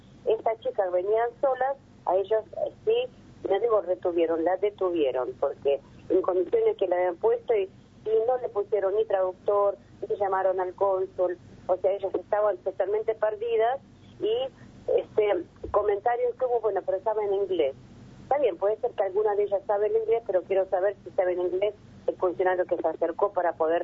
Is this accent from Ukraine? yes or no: yes; Ukraine; Yo digo, yo soy ucraniana, se imagina. O sea, mi país está invadido